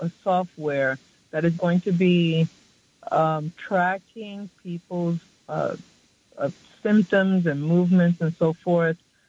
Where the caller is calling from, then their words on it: Manhattan, New York, United States; I'm from Manhattan.